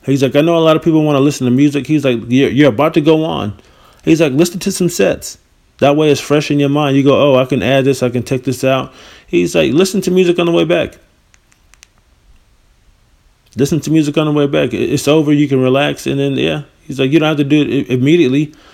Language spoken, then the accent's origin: English; New York City, New York, United States; I mean, growing up in New York where you got people trying to shove mixtapes down your throat.